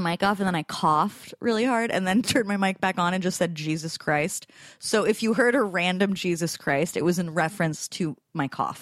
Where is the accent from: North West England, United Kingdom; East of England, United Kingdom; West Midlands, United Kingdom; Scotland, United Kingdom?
Scotland, United Kingdom; Hey, I'm Scottish, so I'm going to tell it like it is. That's my Scottish accent.